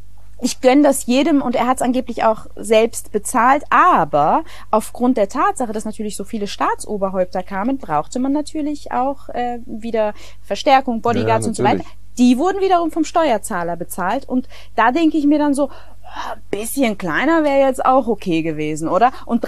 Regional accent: Germany; Darf ich als Deutsche hier den Bundespräsidenten wählen?

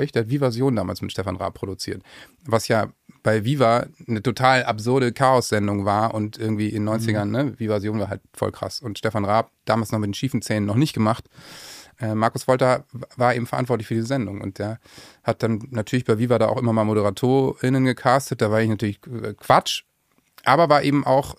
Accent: Osterholz-Scharmbeck, Lower Saxony, Germany; Und wir kommen vom Dorf, ne? Also wir sind in Osterholz-Scharmbeck zusammen zur Schule gegangen.

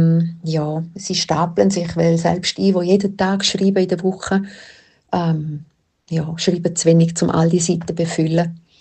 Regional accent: Buchs, Switzerland; Die sind immer noch zu Buchs, in dem Haus daheim, wo ich aufgewachsen bin.

